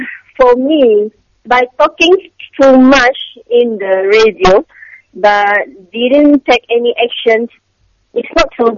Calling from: Malaysia; I'm calling from Malaysia here.

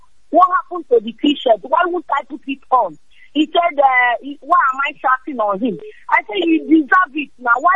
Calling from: Port Harcourt, Rivers, Nigeria; I'm calling from Ugocha, Port Harcourt, Biafra.

